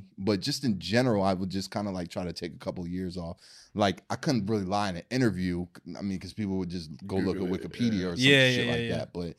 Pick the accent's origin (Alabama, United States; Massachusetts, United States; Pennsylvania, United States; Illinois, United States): Pennsylvania, United States; Philadelphia; when I was growing up in Philly, we had this, we had something called the JBM, the Junior Black Mafia